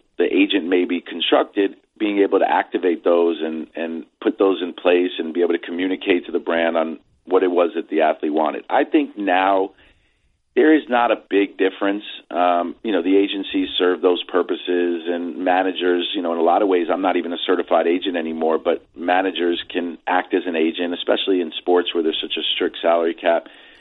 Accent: New York, United States; Upper West Side.

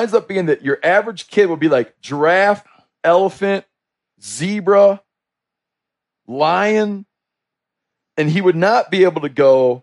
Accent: United States; growing up in the United States and understanding our systems in the United States leaves you completely ill-prepared to understand wildlife and wildlife management in a place like New Zealand.

